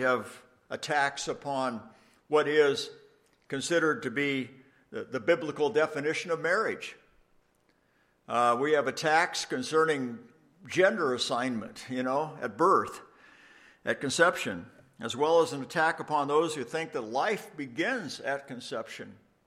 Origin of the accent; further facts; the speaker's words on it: United States; You know, I'm an American missionary pastor who lives in reasonable tranquility.